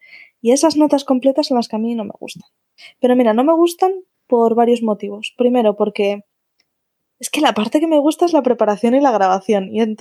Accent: Spain; él es mexicano, pero es de la misma zona de España de donde soy yo.

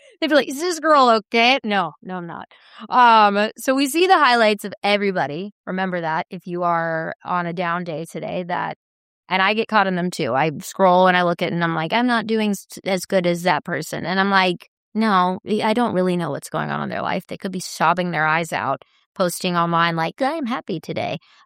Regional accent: the South, United States; growing up in the South too

